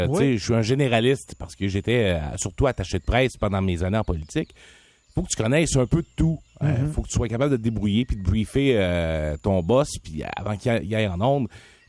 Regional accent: Saint-Rédempteur, Quebec, Canada; Moi, je suis un gars qui est né à Québec. J'ai grandi sur la rive sud, Saint-Rédempteur, puis après ça en Beauce pour le secondaire.

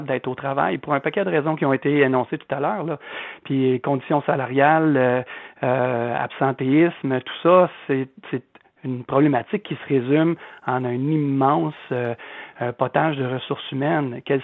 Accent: Saint-Jean-sur-Richelieu, Quebec, Canada; je suis de Saint-Jean

